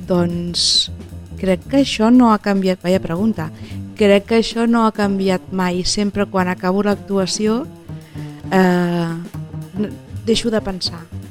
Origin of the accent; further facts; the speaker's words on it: La Riba, Catalonia, Spain; now in Valls, Spain; Visc a Valls, però sóc de la Riba.